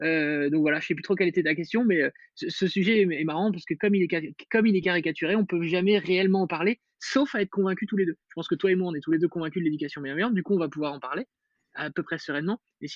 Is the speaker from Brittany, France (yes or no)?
no; Metz, Grand Est, France; born there; now in Paris, France; Moi, je suis pas né du tout à Paris, je suis né à Metz, je suis arrivé à Paris pour bosser, j'ai 3 enfants.